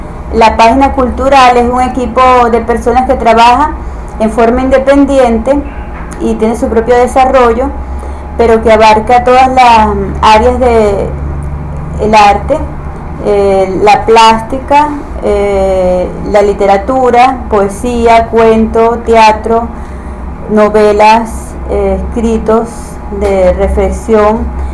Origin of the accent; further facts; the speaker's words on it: El Tigre, Anzoátegui, Venezuela; es como la remembranza de mi lugar de origen. Yo soy del Tigre, estaba en Suárez, y el escuchar música venezolana me hace rememorar todo lo que fue mi infancia.